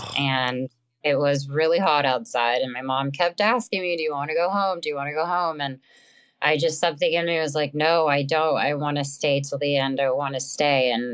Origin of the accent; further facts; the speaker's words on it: Texas, United States; My family and I definitely didn't have the means to go to California to pursue anything, or New York